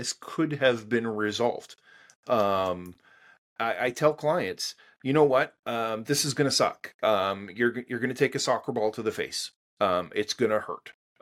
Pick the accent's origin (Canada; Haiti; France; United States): Canada; I'm Canadian.